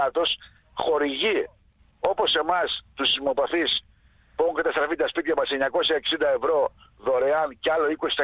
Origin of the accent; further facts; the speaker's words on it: Vrysa, North Aegean, Greece; επειδή κάτω στη Βρύσα που πλήγει και το χωριό μου κατά 90% τα σπίτια